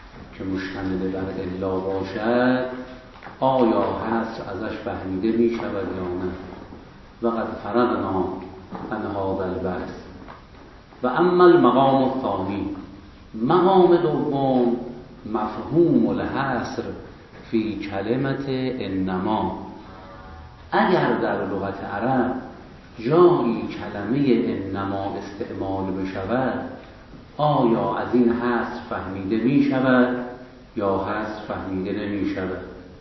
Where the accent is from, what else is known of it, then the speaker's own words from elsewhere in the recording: Iran; Persian is a second language; مثلا ما فارس‌ها کلمه فارسی تبادر برای ما.